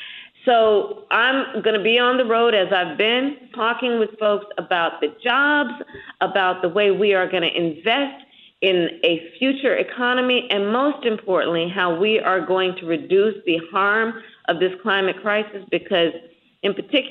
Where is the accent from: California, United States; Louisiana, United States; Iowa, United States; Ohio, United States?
California, United States; So everything from hurricanes to floods, my home state of California, droughts, and also floods, right?